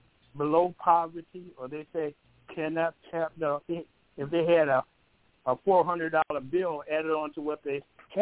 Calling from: Michigan, United States; from Michigan.

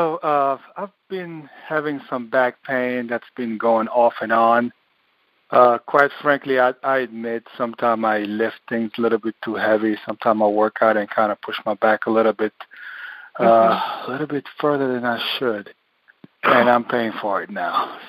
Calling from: Connecticut, United States; Calling from Connecticut today.

